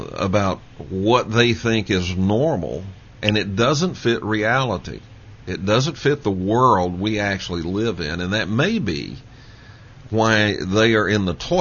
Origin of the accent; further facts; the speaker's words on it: Texas, United States; As a matter of fact, I was raised in Texas.